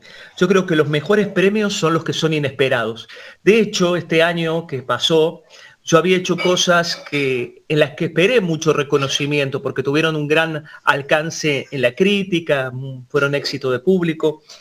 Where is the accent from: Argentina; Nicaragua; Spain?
Argentina; Córdoba; now in Buenos Aires, Argentina; En Córdoba capital, y vine en el año 91 a vivir a Buenos Aires.